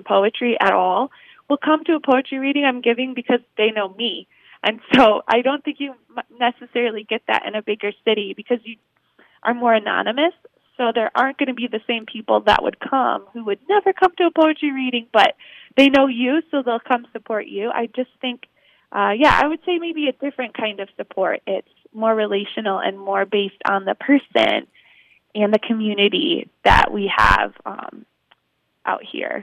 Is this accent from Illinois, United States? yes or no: yes; Chicago, Illinois, United States; I came from Chicago.